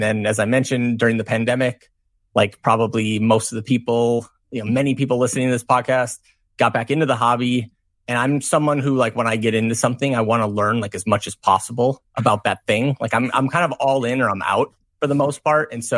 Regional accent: Green Bay, Wisconsin, United States; Yeah. So I was born and raised in Wisconsin, grew up just outside of Green Bay.

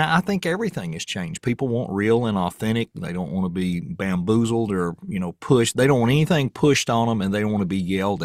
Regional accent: United States; I'm from Rutherford County. I did not grow up here either. I'm a transplant.

